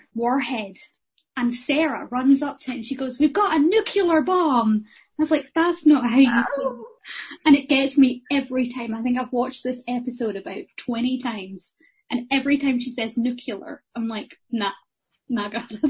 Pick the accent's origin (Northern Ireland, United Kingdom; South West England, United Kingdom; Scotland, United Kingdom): Scotland, United Kingdom; first language English; my native language is technically English. However, Scottish people have their own version of English.